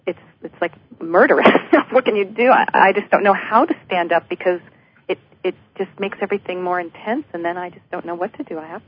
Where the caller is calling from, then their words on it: Colorado, United States; Colorado.